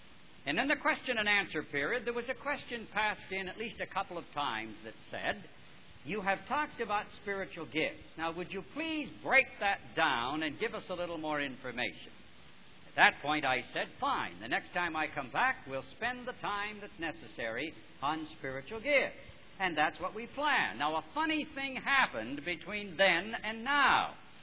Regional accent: Nova Scotia, Canada; because I grew up in Nova Scotia, and therefore I went back and forth through Bangor many, many times to and from our home.

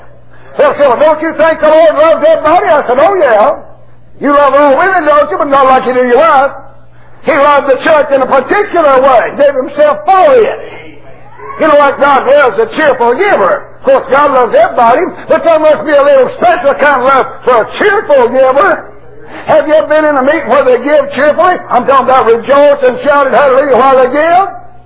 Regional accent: United States; born there; I was born in America.

